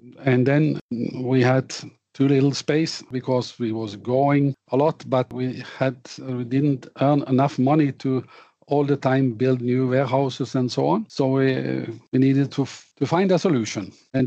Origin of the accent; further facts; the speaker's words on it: Nedre Vats, Vestland, Norway; English is a second language; I was born here in Nedre Vats, which is a small place in the end of one of the Norwegian fjords. And my father and his father again had a grocery store, and I was basically born in the store.